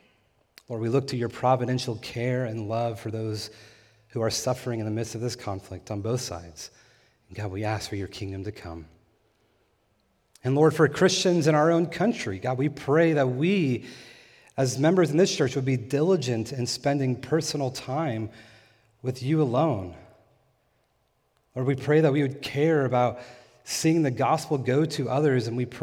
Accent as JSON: {"language": "English", "town": "Tehachapi", "region": "California", "country": "United States", "tie": "born or raised there", "said": "I was visiting friends and family in my hometown of Tehachapi, California."}